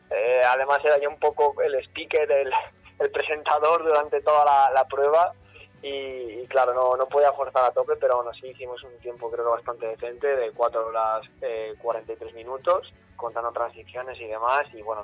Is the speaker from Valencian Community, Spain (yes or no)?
yes; Serra, Valencian Community, Spain; hubo un gran amigo de aquí de Serra, de mi pueblo